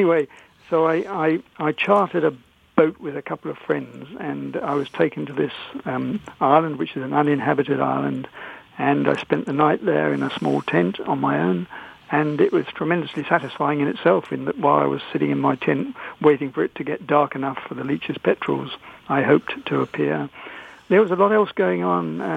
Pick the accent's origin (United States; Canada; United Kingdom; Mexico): United Kingdom; England; accent: English; because I'd been talking to some of the birders, they'd recognized my English accent